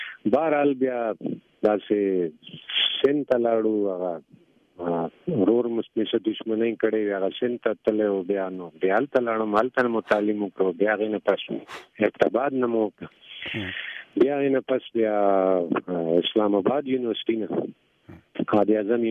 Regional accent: Swabi, Khyber Pakhtunkhwa, Pakistan; یوسفزای قبیلې سره مې په یوسفزای کې بیا مندار یم او صوابۍ سره مې تعلق دی

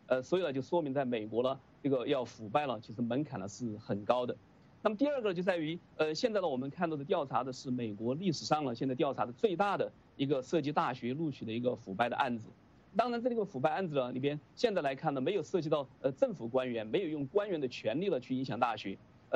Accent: China; moved away as an adult; now in United States; 像我从中国过来到美国

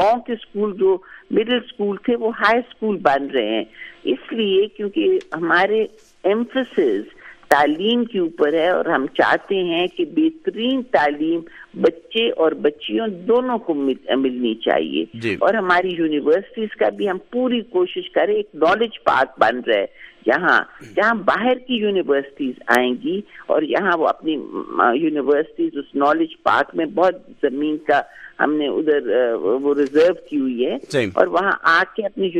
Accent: Pakistan; ہم پاکستانی ہیں, ہمیں پورے صوبوں کا خیال کرنا ہوتا ہے ایک دوسرے کا

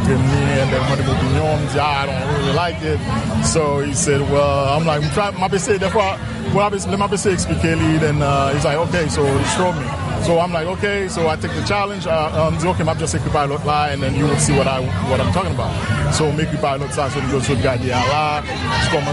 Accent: Port-au-Prince, Ouest, Haiti; J'ai grandi dans la Cité Soleil, so, c'est là que je fais études, moi, etc.

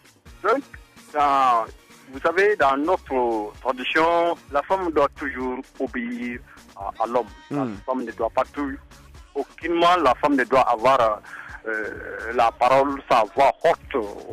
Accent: Mali; Chez nous, au Mali

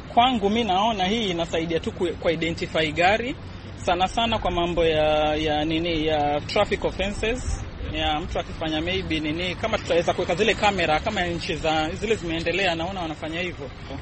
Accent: Kenya; Mimi ni Mkenya halisi

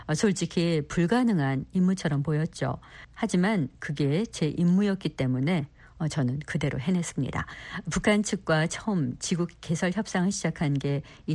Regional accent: Minnesota, United States; 미네소타주 저희 고향 마을 지역 신문에 정식 기자로 기사를 쓴 게 고등학교 다닐 때였으니까요.

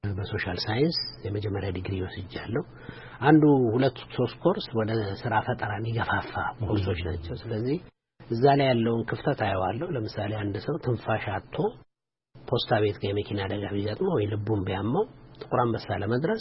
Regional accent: Addis Ababa, Ethiopia; አዲስ አበባ ነው የተወለድኩት።

